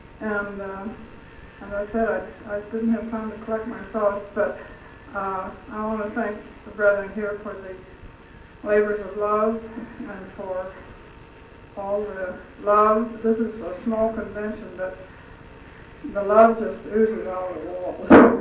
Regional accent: Cincinnati, Ohio, United States; from Cincinnati, Ohio

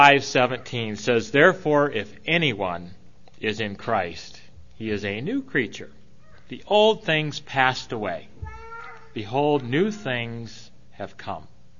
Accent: Jackson, Michigan, United States; Jim and I grew up together in Jackson, Michigan.

